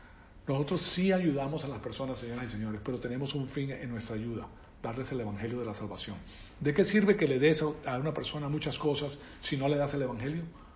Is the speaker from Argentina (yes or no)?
no; Venezuela; now in United States; el amor que yo tengo por Venezuela es grandísimo porque me crié en Venezuela. Tengo el terruño venezolano